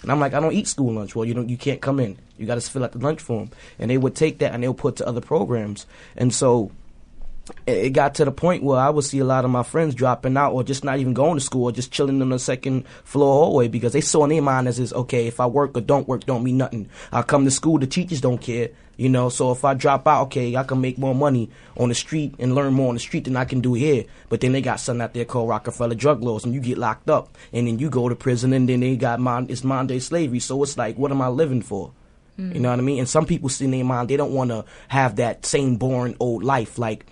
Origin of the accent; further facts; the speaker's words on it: New York City, New York, United States; I grew up in a poor community too. I'm from Crown Heights, and I went to Prospect Heights High School.